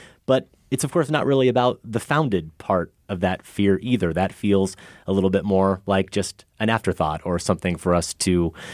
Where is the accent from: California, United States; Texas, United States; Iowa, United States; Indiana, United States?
Iowa, United States; I am from Iowa, yeah. So, you know, again, no culture here whatsoever.